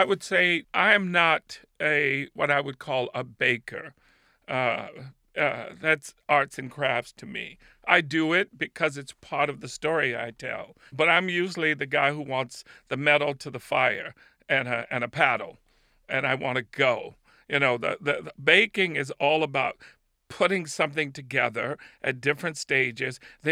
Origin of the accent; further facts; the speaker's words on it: South Carolina, United States; Well, of course I did. I'm from South Carolina.